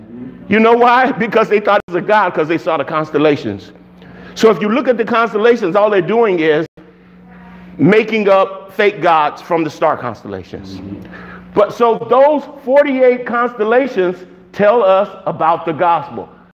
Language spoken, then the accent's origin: English; Los Angeles, California, United States; I'm from Central LA. We real loyal like that.